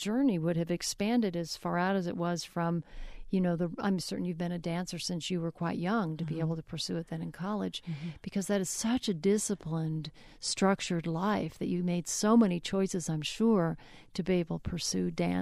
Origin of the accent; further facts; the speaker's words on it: Midwest, United States; Okay, I'm a Midwesterner as well.